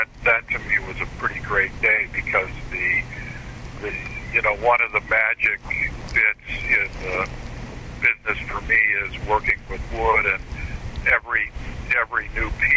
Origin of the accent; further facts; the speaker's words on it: Green Bay, Wisconsin, United States; And the appeal of boat building still being with me took me from Green Bay, which is my hometown, to Sturgeon Bay, Wisconsin.